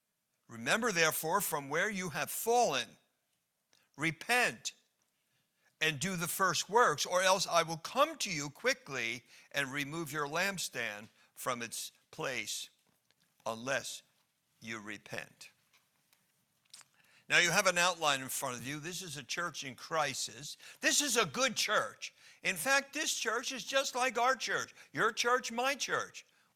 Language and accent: English; New Jersey, United States; remind you that I am from New Jersey. I was raised here in New Jersey, and we're on a half vacation, half work time.